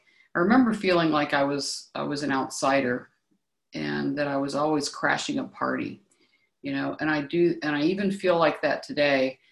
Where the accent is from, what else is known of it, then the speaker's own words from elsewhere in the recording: Ohio, United States; I am from Ohio.